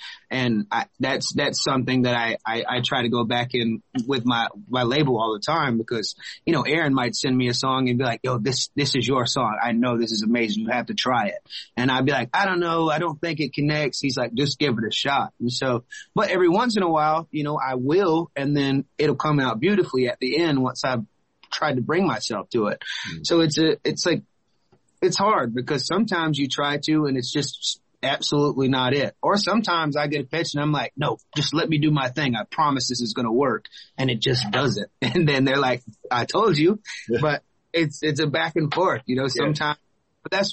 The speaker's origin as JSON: {"language": "English", "town": "Conyers", "region": "Georgia", "country": "United States", "tie": "born or raised there", "said": "right there in my hometown, Rockdale County, in Conyers, Georgia, where I grew up, about 30 minutes east of Atlanta."}